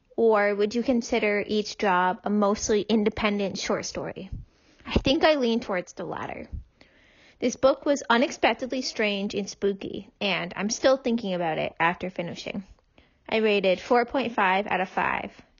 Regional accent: Maine, United States; My name is … I'm from Maine.

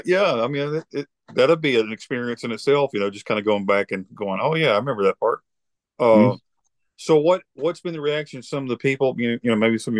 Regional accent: Alabama, United States; also born or lived in Texas; Well, we're all from Alabama, but my granddad moved to Pascagoula and Moss Point years ago. So I have aunts in Mississippi.

